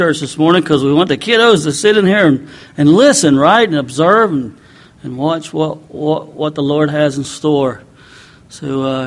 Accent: United States; As an American, Father, I ask you, forgive us of our sins.

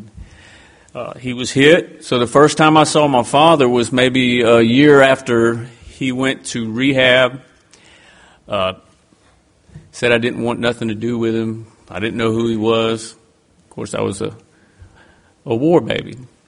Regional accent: Fitzgerald, Georgia, United States; I grew up, I'm from Fitzgerald, but I grew up as a military brat. My father was in the Marine Corps when I was born.

